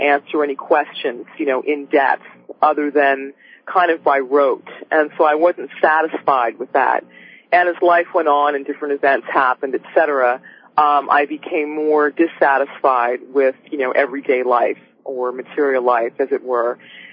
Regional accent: New York City, New York, United States; my parents were very, you know, very liberal, you know, and I grew up in New York City

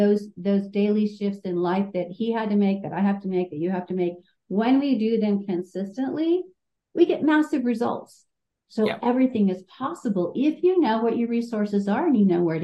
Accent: California, United States; I'm from Southern California.

